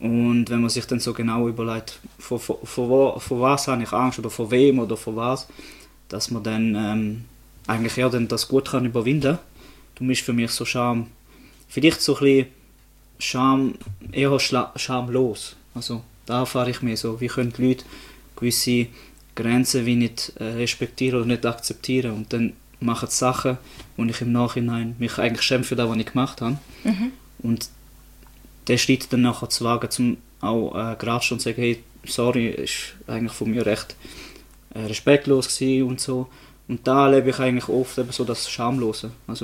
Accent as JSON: {"language": "German", "town": "Neuhausen am Rheinfall", "region": "Schaffhausen", "country": "Switzerland", "tie": "born or raised there", "said": "Wird 29 im Sommer. Mhm. Wohne, oder nicht nur wohnen, sondern bin aufgewachsen in Neuhausen."}